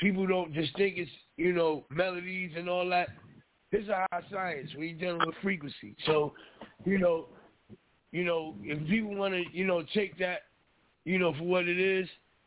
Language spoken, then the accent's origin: English; Brownsville, New York, United States; We come from Brownsville. I'm from, you know, Brownsville. I grew up with Mike Tyson. I grew up with Shannon Briggs. I grew up with Riddick Bowe. We all, you know, from the same area.